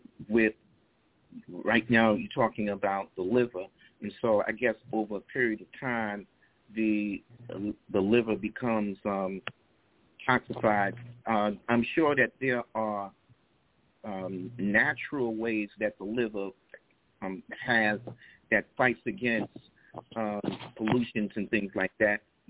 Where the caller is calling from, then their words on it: New York City, New York, United States; I'm calling from New York City.